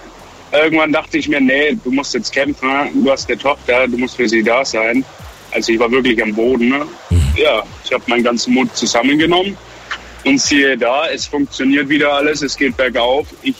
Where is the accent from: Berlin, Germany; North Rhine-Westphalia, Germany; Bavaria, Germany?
Bavaria, Germany; weil ich komme ja aus Bayern und bei uns war es ja doch ein wenig extrem.